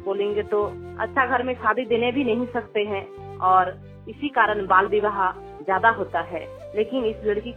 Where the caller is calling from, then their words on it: Ghatshila, Jharkhand, India; मेरा गांव हिंदौली प्रखंड घाटशिला में पूर्वी सिंहभूम से बोल रही हूँ।